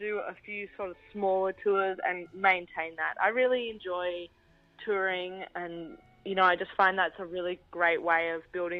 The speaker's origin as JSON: {"language": "English", "country": "Australia", "said": "trying to find my identity as an Australian that doesn't have, much of my cultural background is just English."}